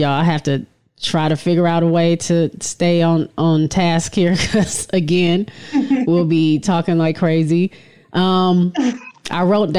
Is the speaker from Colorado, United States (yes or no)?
no; Michigan, United States; I'm the only one from not in Texas. I'm from Michigan. So I'm with all these Texas girls the whole time.